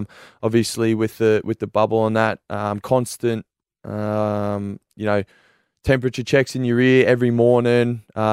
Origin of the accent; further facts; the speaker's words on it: Gold Coast, Queensland, Australia; they really have a soft spot in my heart, the Gold Coast. They're my hometown and I do wish them all the best